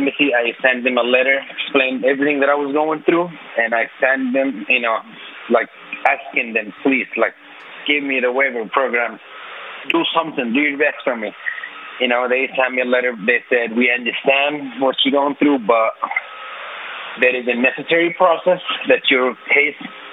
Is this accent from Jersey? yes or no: no; Yemen; now in United States; I'm 25 years old. I'm from Yemen, and I'm a U.S. citizen.